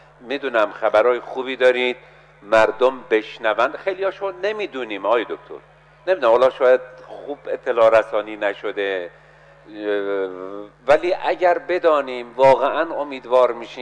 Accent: Iran; به عنوان یک ایرانی احساس غرور میکنیم، فرقی هم نمیکنه هر ایل و طایفه‌ای باشیم،

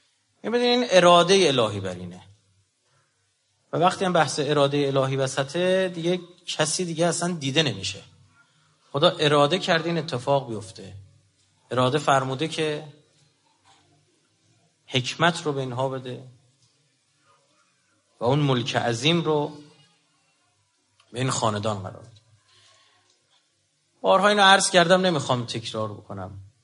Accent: Iran; ما ایرانی هستیم،

